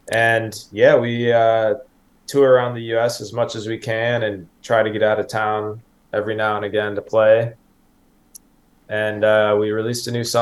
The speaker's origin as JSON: {"language": "English", "town": "Chicago", "region": "Illinois", "country": "United States", "said": "Yeah, we're from Chicago, and we all kind of grew up with different backgrounds"}